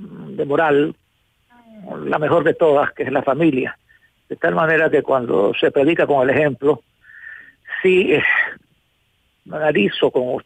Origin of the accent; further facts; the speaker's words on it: Ecuador; realmente nos llama a una profunda reflexión como ecuatorianos.